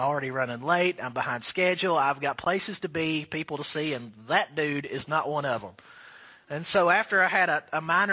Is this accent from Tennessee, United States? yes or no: yes; Tennessee, United States; I'm a pastor from East Tennessee, yada, yada, yada, so forth and so on.